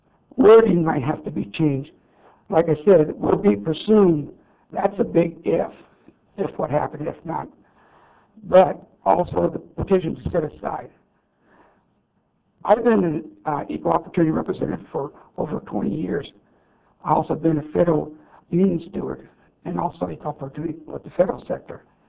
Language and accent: English; Newman, California, United States; Especially from Orestimba, my hometown, Newman.